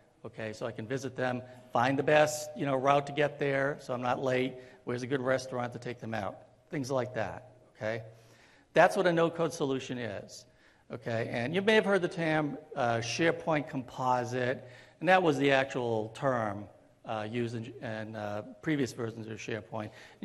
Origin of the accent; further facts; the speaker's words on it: Boston, Massachusetts, United States; I'm from Boston, so I'll say that.